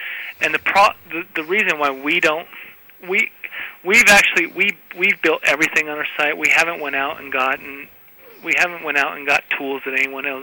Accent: Denver, Colorado, United States; because it knows I'm from Denver

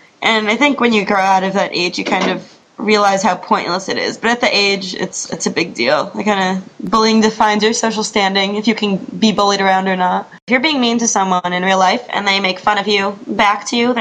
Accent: New Jersey, United States; now in Amherst, United States; Amherst, Massachusetts. I'm a student at UMass, and I'm from New Jersey.

